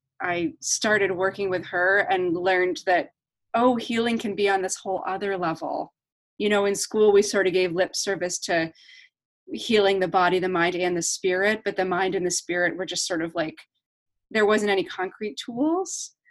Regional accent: Massachusetts, United States; born there; Well, you know, I was born in Eastern Mass, and I always wanted to be a doctor when I was little.

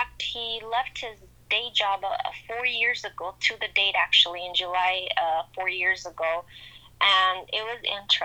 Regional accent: San Francisco de Asís, Jalisco, Mexico; I was born in Mexico, in a very small town in Los Altos de Jalisco, un pueblito llamado San Francisco de Asís.

